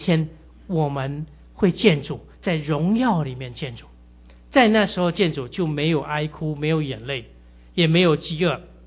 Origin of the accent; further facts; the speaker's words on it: China; 我们中国人是年纪越大穿得越灰越黑啊